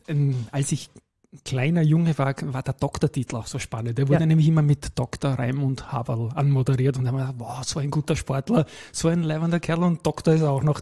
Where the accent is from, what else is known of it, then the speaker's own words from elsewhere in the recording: Vienna, Austria; Ich bin am Tennisclub aufgewachsen, auch im 22. Bezirk.